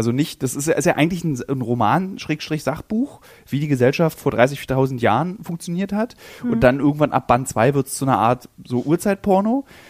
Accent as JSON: {"language": "German", "region": "Berlin", "country": "Germany", "said": "als Berliner ist mein Handlungsspielraum ist oft in Berlin."}